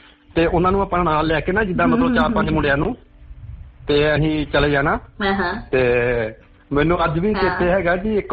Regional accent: Punjab, India; ਉਧਰ ਮਲੇਰਕੋਟਲੇ ਕੇ ਸਾਡੇ ਇੱਧਰ ਕੰਨਵਾਨ ਵਾਲੀ ਪਾਸ ਸਾਡੇ ਪਿੰਡ ਦੇ ਲਾਗੇ ਹੀ ਆ ਬਿਲਕੁਲ।

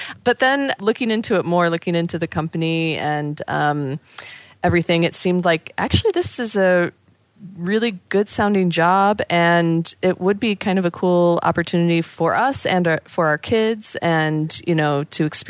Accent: United States; moved away as an adult; now in Amsterdam, Netherlands; I live in Amsterdam. I am not Dutch. I'm American, but I've lived here about 2 years just for a little European adventure.

